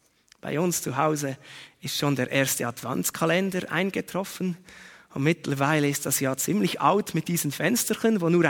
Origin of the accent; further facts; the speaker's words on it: Biel, Bern, Switzerland; Ich bin ja in Biel aufgewachsen.